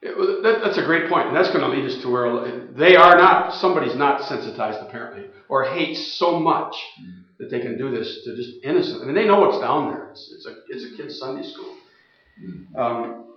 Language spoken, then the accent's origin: English; Minnesota, United States; And I grew up in Minnesota. The son of full-blooded Norwegians